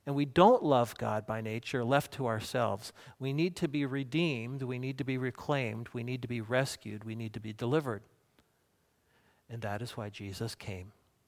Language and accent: English; New Jersey, United States; As a boy, I grew up on Barnegat Bay in New Jersey.